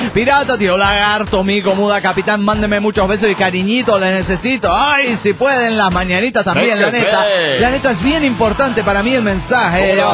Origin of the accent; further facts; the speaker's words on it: Oaxaca, Mexico; de Oaxaca.